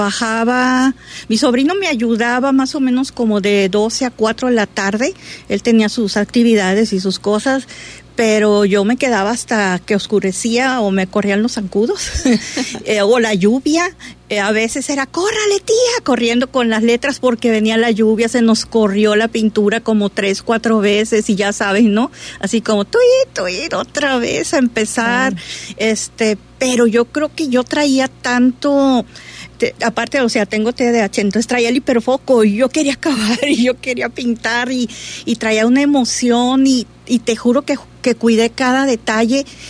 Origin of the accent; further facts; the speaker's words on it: Puerto Vallarta, Jalisco, Mexico; born there; Ya pueden decir los que viven en Puerto Vallarta y los que nacimos en Puerto Vallarta, que sus letras son vallartenses.